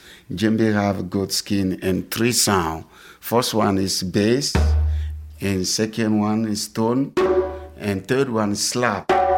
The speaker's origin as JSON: {"language": "English", "country": "Guinea", "second_language": "English", "said": "I'm original from Guinea, West Africa."}